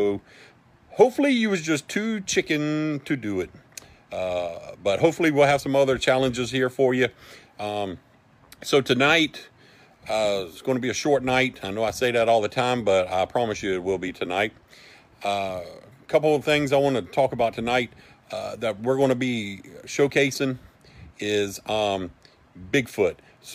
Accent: Columbia, South Carolina, United States; also born or lived in Savannah; We only lived in Columbia, I think, for 6 years. So I was born in 72 in Savannah. We moved a couple months later.

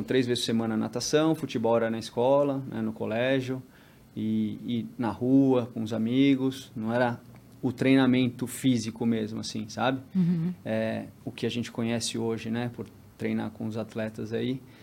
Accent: São Paulo, Brazil; Sou de São Paulo.

